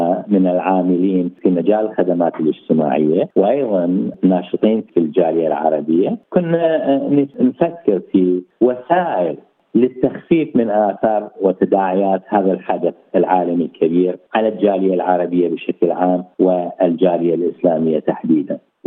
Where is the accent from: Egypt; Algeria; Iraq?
Iraq; Al-Qurna, Basra Governorate; now in Australia; منشأي ومسقط رأسي وذكريات الطفولة بكل براءتها وبكل حلاواتها